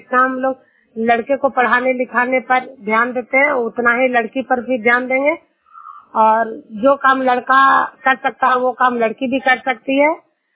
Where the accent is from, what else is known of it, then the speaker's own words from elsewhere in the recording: Junar, Bihar, India; मैं नालंदा जिला हिलसा प्रखंड जुनार गांव की निवासी हूँ